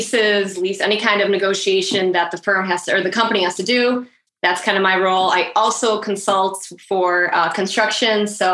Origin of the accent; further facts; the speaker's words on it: Buffalo, New York, United States; I'm from Buffalo, New York, and I'm an attorney.